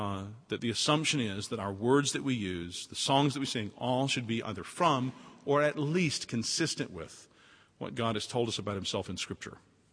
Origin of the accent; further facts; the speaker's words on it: United States; And when I was there, just as an American, I got to tour around to every place living here, and being an American, I don't mind being forward and asking questions.